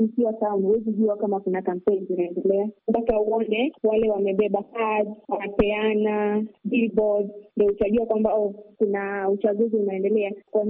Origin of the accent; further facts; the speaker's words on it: Kenya; kule kwetu Kenya